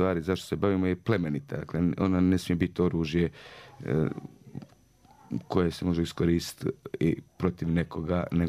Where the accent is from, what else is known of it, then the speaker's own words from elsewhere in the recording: Mostar, Federation of Bosnia and Herzegovina, Bosnia & Herzegovina; Mi smo iz Mostara i Mostar je Mediteran nekako.